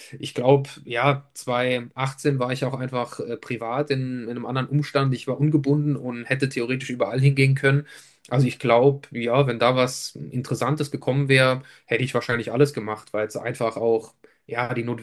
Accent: Saarland, Germany; Man verfolgt das natürlich als Saarländer grundsätzlich auch.

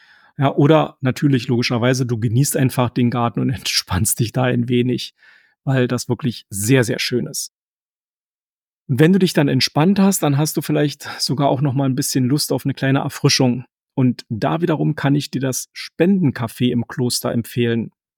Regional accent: Berlin, Germany; So, und nun geht am Ende der Folge wie immer ein kleiner Gruß in meine Heimatstadt Berlin.

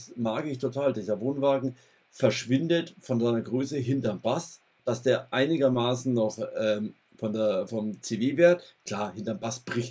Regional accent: Bavaria, Germany

